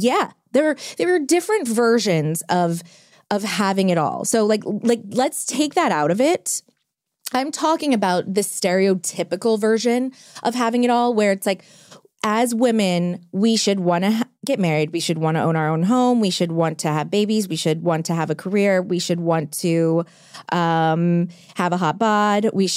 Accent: New Orleans, Louisiana, United States; You know, I'm from New Orleans. I'm from the South. Like manners all day, every day.

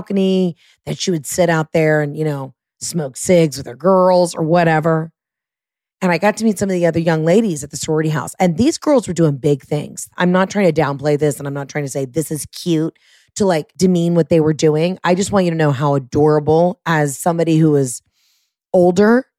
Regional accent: Atlanta, Georgia, United States; It reminds me of a time when I first moved into my dorm and I was from Atlanta.

